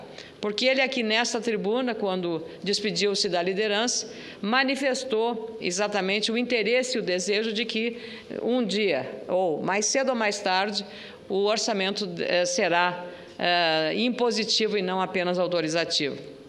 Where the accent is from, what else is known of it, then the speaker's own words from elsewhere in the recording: Rio Grande do Sul, Brazil; como gaúcha, que tem um estado que faz fronteira com dois países, o caso do Uruguai e também da Argentina